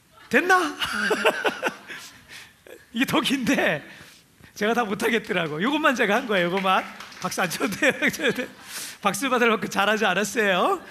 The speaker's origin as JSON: {"language": "Korean", "region": "Chungcheong", "country": "South Korea", "said": "저는 충청도 사람이라"}